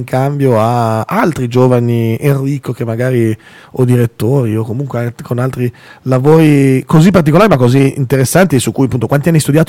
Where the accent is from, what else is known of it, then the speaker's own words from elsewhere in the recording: Milan, Lombardy, Italy; noi milanesi godiamo ancora di più nel sentire cosa